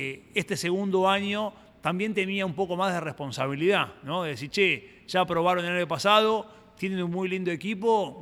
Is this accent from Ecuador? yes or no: no; Argentina